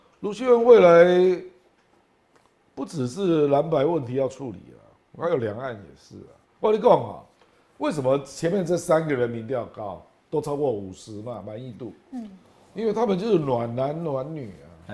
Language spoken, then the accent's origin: Chinese; Kaohsiung, Taiwan; 因为我是高雄人啊，我过年有回去啊。